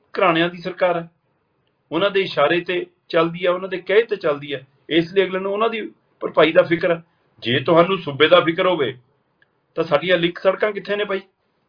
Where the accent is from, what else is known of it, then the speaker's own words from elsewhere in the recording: Punjab, India; ਉਸ ਸਾਰੇ ਦੌਰ ਦੇ ਵਿੱਚ ਅਸੀਂ ਪੰਜਾਬ ਦੇ ਆਪਣੇ ਸੈਂਕੜੇ ਪੁੱਤ ਗਵਾਏ